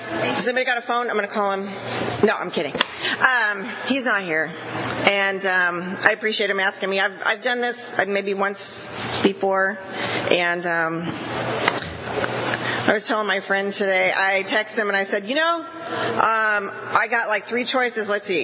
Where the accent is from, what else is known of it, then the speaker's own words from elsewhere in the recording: Porterville, California, United States; I'm from Porterville. I grew up in Porterville. I was born and raised there, and I'm 54 years old.